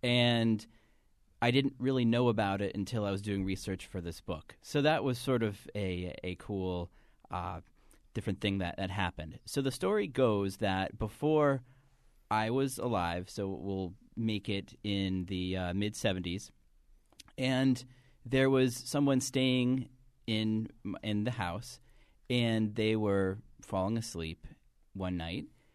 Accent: Norwich, Connecticut, United States; Well, coming from my hometown of Norwich, I was born and grew up in the section of Norwich Town

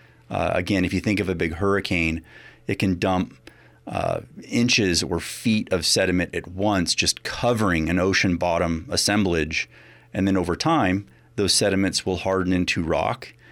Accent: Burlington, Iowa, United States; I grew up in the Midwest, in southeast Iowa. In fact, I grew up in Burlington, Iowa, which is sometimes considered the crinoid capital.

